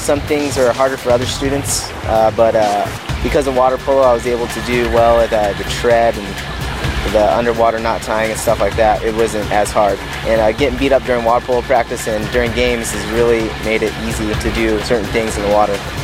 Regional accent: Imperial Beach, California, United States; from Imperial Beach, California, and I'm a U.S. Navy SEAL.

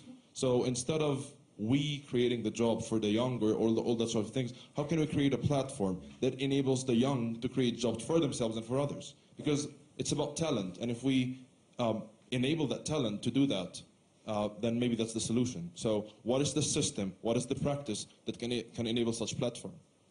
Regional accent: Egypt; and I'm from Egypt.

